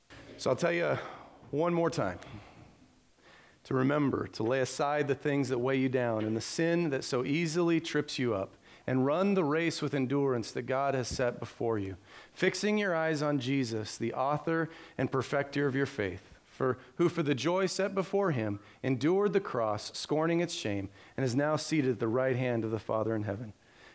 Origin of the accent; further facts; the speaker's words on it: Ione, United States; it'd kind of be like growing up in Ione. Now, people, don't misunderstand me. I love Ione. I've always enjoyed Ione. I loved it when I moved here. I was glad to leave, but I'm really glad to be back. This is home.